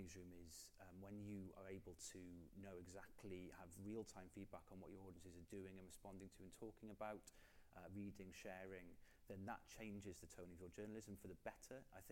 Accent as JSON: {"language": "English", "region": "Wales", "country": "United Kingdom", "said": "for me as a Welshman"}